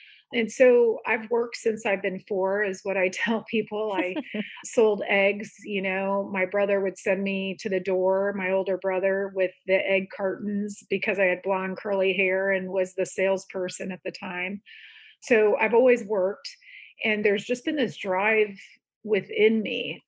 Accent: Midwest, United States; moved away as an adult; now in Atlanta, United States; different than I had a wonderful growing up in the Midwest, but I didn't want her in a vanilla world.

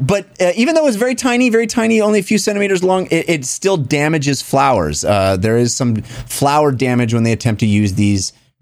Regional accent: California, United States; I remember going when I was growing up in the Bay Area as a young boy, and there was this place called the Exploratorium.

